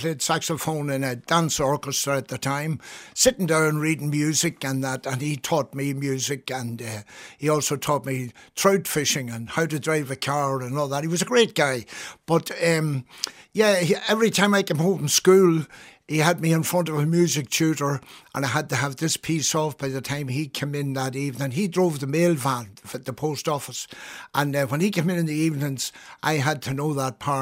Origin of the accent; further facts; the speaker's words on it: Ireland; because I suppose we're typical Irish, we're always for the kind of for the underdog.